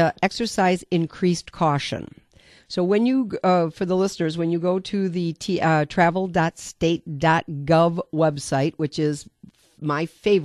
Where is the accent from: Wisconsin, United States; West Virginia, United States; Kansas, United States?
Wisconsin, United States; There are some people like me who said, ah, this is nothing. We're from Wisconsin.